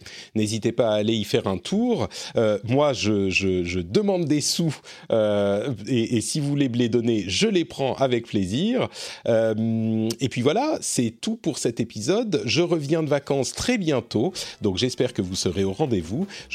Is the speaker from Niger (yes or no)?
no; Paris, Île-de-France, France; même si je suis un Parisien de cœur et de vie.